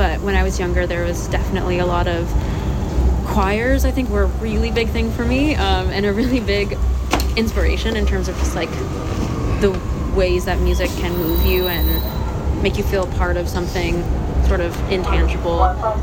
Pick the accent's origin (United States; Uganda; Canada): Canada; Nova Scotia; growing up in Nova Scotia, music was definitely a big part of my mom's side of the family, especially like kitchen parties and lots of fiddle music.